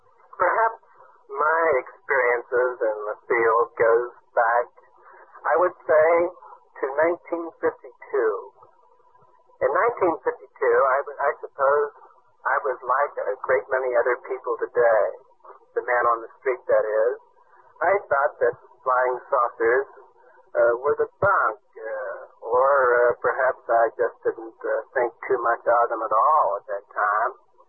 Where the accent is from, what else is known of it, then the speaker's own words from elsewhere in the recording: Sutton, West Virginia, United States; I saw a story written in my hometown, or what I call my hometown. It was written in Sutton, West Virginia.